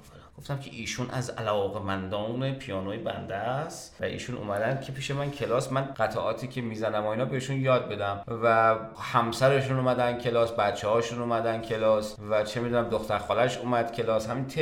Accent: Iran; بعد از طرف دیگه من ایرانی هستم، حتما نمیتونم مثل یه آلمانی یا مثلا مثل یک روس موسیقی کلاسیک اجرا بکنم

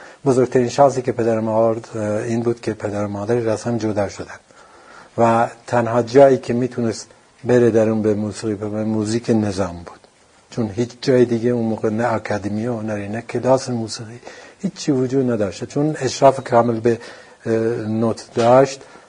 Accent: Sanandaj, Kurdistan, Iran; also born or lived in Urmia; متولد 1328، من بچه سرندج هستم اما تو ارومیه به دنیا اومدم.

